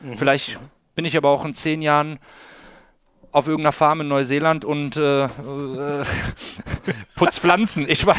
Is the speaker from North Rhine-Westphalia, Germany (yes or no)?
yes; North Rhine-Westphalia, Germany; die geografische Nähe zu meiner Heimat, dem Rheinland, dem Köln, dem Siebengebirge